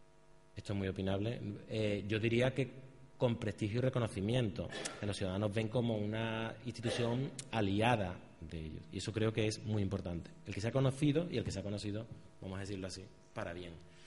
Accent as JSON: {"language": "Spanish", "region": "Andalusia", "country": "Spain", "said": "Piensen en Andalucía, de donde vengo."}